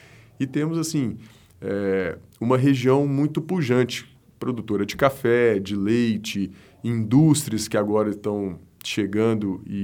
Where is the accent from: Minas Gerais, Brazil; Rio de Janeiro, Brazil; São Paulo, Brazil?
Minas Gerais, Brazil; Passos; Tive uma votação muito representativa em Passos, que é a minha terra natal